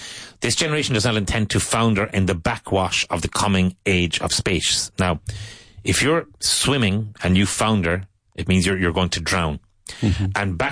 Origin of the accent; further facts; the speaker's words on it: Cork, Munster, Ireland; Which is my hometown.